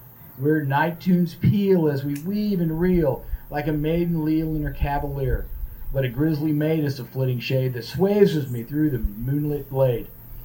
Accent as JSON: {"language": "English", "town": "Houston", "region": "Texas", "country": "United States", "said": "By the way … from Houston. This is one of my favorites. I'm an old oil field guy"}